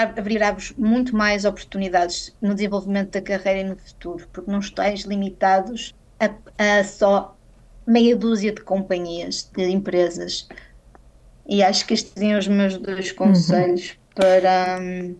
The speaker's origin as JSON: {"language": "Portuguese", "country": "Portugal", "lives_now": "Austria", "said": "Eles adoram um almoço doce, que é uma coisa que eu não consigo perceber enquanto portuguesa."}